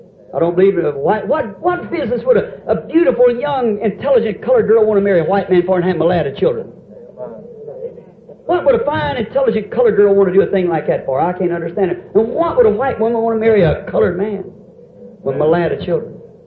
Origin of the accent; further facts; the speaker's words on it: Ireland; All my people are Catholic. I'm an Irishman. And all my people are Irish Catholic.